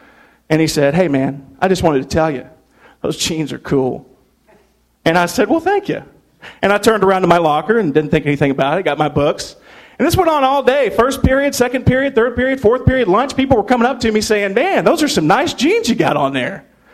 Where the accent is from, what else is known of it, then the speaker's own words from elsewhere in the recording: Little Rock, Arkansas, United States; I grew up down in Little Rock, Arkansas, and am just so glad to be here.